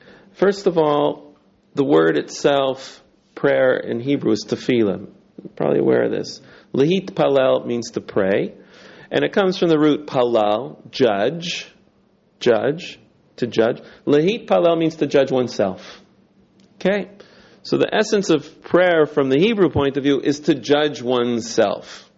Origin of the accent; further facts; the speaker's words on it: Toronto, Ontario, Canada; I'm from Toronto originally. And I grew up there. I was educated there.